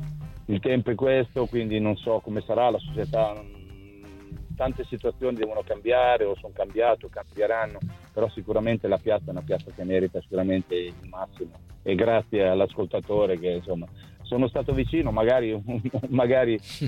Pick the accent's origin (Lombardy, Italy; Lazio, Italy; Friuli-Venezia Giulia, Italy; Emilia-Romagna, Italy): Emilia-Romagna, Italy; Ravenna; No, io sono di Ravenna, sono vicino, vado spesso